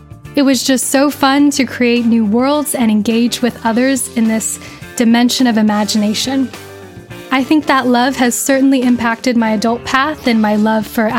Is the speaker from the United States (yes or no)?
yes; California, United States; I grew up in Southern California in Riverside County, which is on the ancestral homelands of the Kuya, Serrano, and Luseño people.